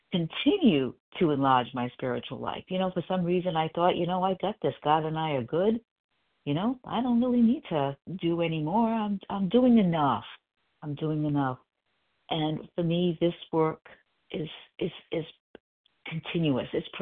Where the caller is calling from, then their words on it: South Carolina, United States; Oh, South Carolina.